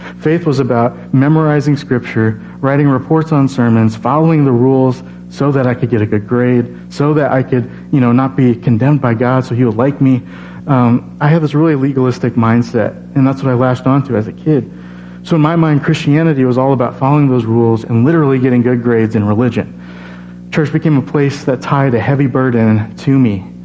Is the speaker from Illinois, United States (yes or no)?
yes; Bloomington, Illinois, United States; But before that, I grew up in Bloomington, Illinois, so not too far from here. And as a kid, my family was Catholic, and so we went to Mass on Sundays